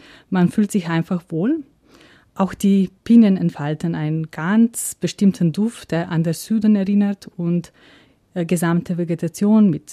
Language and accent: German; Slovenia; Ich freue mich, Ihnen heute mein Heimatland Slowenien zu präsentieren und einige Reisetipps zu geben. … bin Direktorin des Slowenischen Tourismusbüros hier in Österreich mit dem Sitz in Wien.